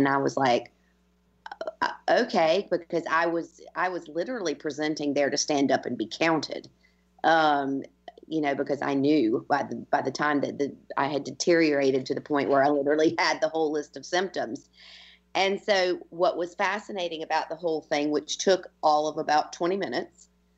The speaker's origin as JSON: {"language": "English", "country": "United States", "moved": "as an adult", "lives_now": "Ireland", "said": "I've been Irish, been in Ireland for 20 years, and I'm as Irish as they come at this stage, but I am also American."}